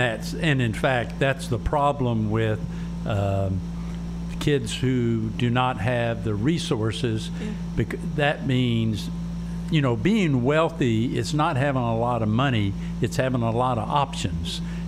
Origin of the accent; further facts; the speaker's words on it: Arkansas, United States; if we were raised in Arkansas and we're white male, we're all recovering racist